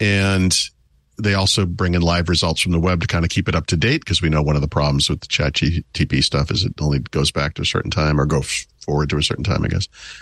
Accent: United States; also born or lived in Massachusetts; You can't, as an American, travel somewhere to buy cheap tech and bring it home.

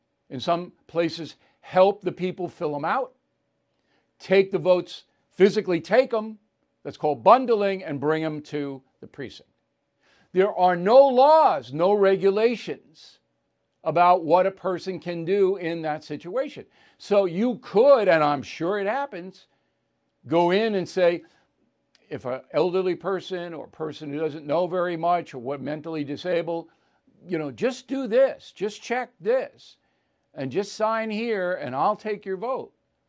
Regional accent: United States; The big thing for me as an American citizen is we don't require an ID in this new bill.

